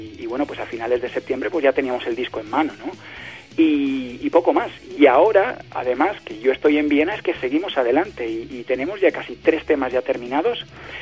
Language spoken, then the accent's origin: Spanish; Alicante, Valencian Community, Spain; Yo soy de Alicante, además.